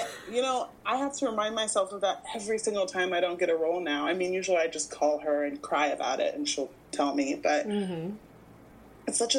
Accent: Houston, Texas, United States; now in Los Angeles, United States; Yeah, they're both still in Texas. So I grew up in Houston, and my brother Kevin is in Houston, and my brother Jason is in Dallas.

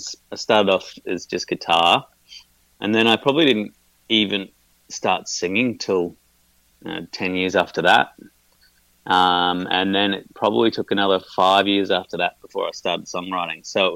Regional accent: Brisbane, Queensland, Australia; now in Melbourne, Australia; Yes, Melbourne's home. I grew up in Brisbane, and I go back to Brisbane quite frequently

